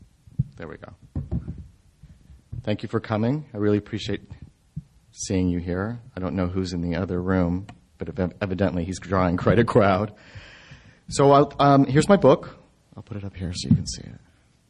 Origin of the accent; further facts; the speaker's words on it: Spain; When I was growing up in Spain and going to school, Isabella was taught to us as the queen.